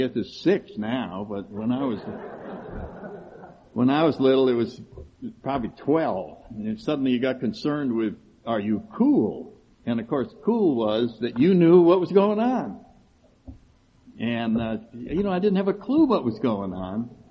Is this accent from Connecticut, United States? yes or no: yes; Connecticut, United States; And I grew up in Connecticut up north, and, you know, nice family.